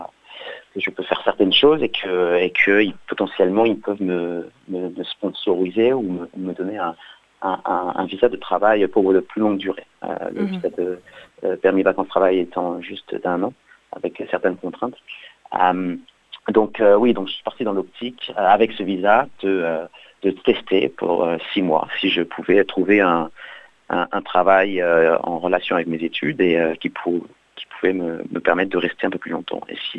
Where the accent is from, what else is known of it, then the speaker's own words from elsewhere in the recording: Réunion, France; moved away as an adult; Donc moi, je suis né à La Réunion et j'y ai vécu mes 20 premières années. Et mes parents y habitent toujours.